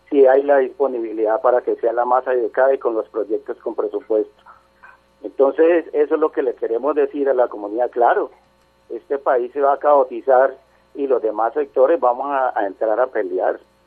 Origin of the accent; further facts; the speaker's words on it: Colombia; lo que nosotros pagamos como colombianos